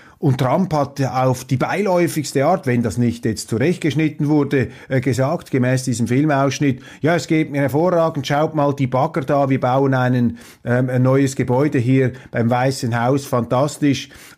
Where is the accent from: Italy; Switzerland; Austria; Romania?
Switzerland; Also ich will hier jetzt nicht alarmistisch mich aufblustern als Schweizer, der da den Amerikanern die Demokratie erklären möchte.